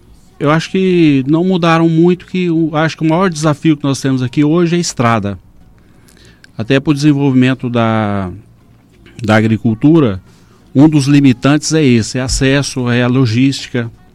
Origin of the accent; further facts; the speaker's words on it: Minas Gerais, Brazil; moved away; Então, eu sou natural do Triângulo Mineiro e vim para cá em 87, início de 88